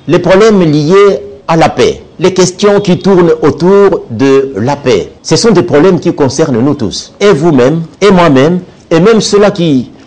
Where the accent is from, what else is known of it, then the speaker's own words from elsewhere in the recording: Kalemie, Tanganyika, DR Congo; Et nous sommes des Calémis, et pour y avoir vécu, nous savons ce qui doit s'être passé